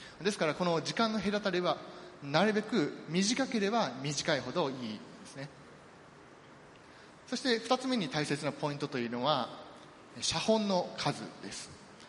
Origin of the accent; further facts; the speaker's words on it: Kansai, Japan; accent: Kansai; ツッコミというともうついつい関西弁が出てしまいますけれども